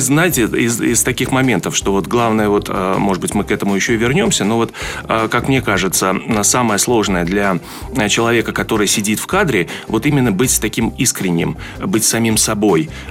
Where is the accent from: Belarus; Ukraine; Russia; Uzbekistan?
Uzbekistan; Я же уроженец другой республики, Узбекистан и так далее.